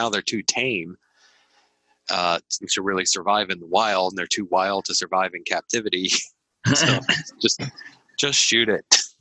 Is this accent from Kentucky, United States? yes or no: no; West Virginia, United States; Well, I'm from West Virginia. All my relatives had weird animals.